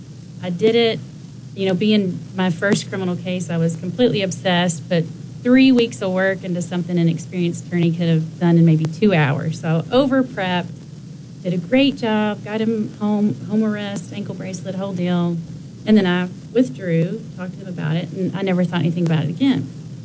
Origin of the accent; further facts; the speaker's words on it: Georgetown, Kentucky, United States; Originally from Georgetown.